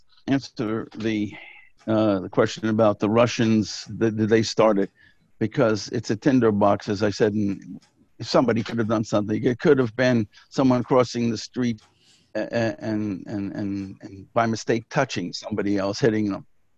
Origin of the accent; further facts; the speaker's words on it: United States; As an American, where you have, you feel sorry for people who are oppressed and this and the other thing like this, that's our, we love the underdog.